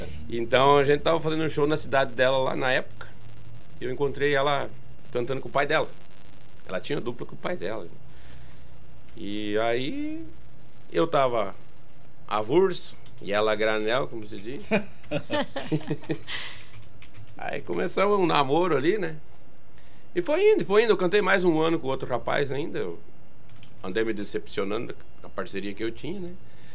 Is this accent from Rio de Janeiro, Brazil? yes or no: no; Ampére, Paraná, Brazil; also born or lived in Caxias do Sul; now in Francisco Beltrão, Brazil; atualmente, graças a Deus, há um ano nós somos beltronenses, né? A dupla surgiu no Sul, né? Porque eu sou amperense, mas morei 19 anos em Caxias do Sul, né?